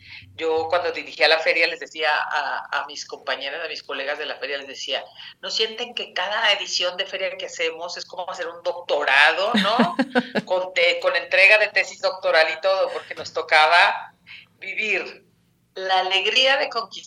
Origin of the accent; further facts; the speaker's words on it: San José de Gracia, Jalisco, Mexico; Yo soy de San José de Gracia, Jalisco.